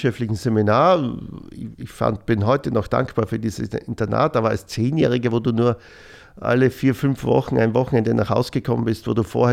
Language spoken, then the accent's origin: German; Styria, Austria; Ich komme aus der Südoststeiermark, so kleinbäuerliche Region, wir waren Kleinbauern.